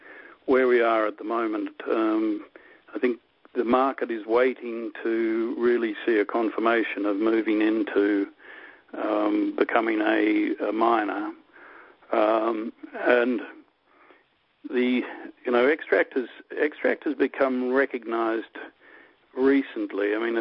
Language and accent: English; Australia; I'm an Australian.